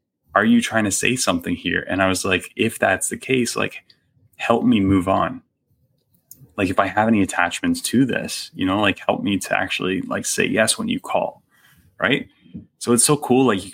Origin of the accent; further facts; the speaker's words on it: Canada; I'm Canadian.